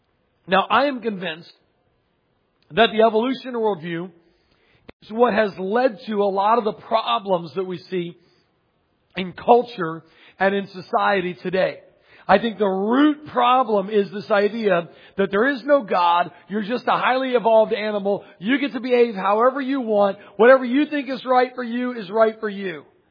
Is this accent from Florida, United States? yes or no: yes; Pensacola, Florida, United States; by the way, if I haven't gotten to meet you yet. I'm from Pensacola, Florida.